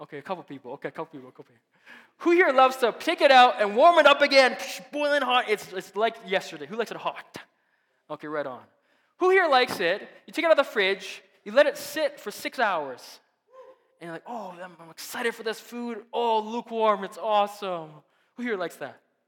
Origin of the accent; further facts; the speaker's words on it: Philippines; I'm Filipino.